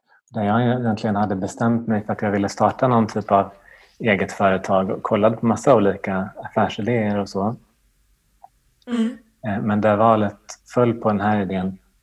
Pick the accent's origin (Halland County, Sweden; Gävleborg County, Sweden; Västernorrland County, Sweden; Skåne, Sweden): Västernorrland County, Sweden; faktiskt från mina hemtrakter uppe i Ångermanland